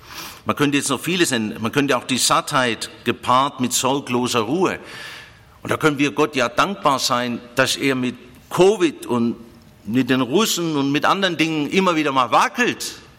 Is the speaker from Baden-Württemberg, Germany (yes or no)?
yes; Ulm, Baden-Württemberg, Germany; bei uns in Ulm in der Schule, deswegen ist es auch die schönste Stadt, bei uns in der Schule, da gab es oft Fehlalarm